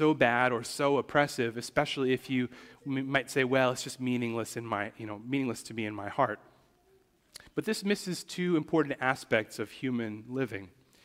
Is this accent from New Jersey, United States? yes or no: yes; New Jersey, United States; When I was growing up in New Jersey, no applause there.